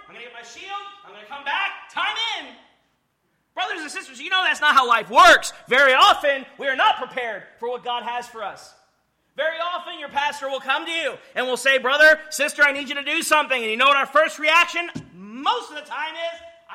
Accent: Louisiana, United States; I'm from Louisiana, so snow is not a thing for me.

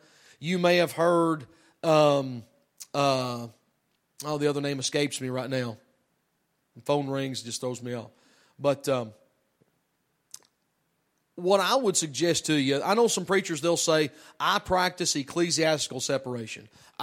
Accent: Tennessee, United States; There was one day it was like there was a really, I'm a redneck from Tennessee, all right, but hold on now.

